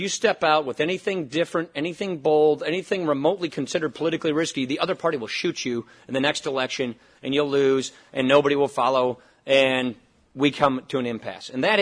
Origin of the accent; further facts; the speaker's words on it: Wisconsin, United States; I come from Wisconsin. A lot of these ideas came from Wisconsin to begin with.